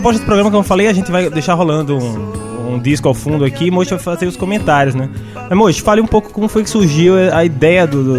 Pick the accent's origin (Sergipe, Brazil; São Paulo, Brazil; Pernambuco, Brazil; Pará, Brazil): Sergipe, Brazil; Aracaju; a gente tá gravando esse programa aqui de Curitiba, né? Mas nós três aqui somos de Aracaju.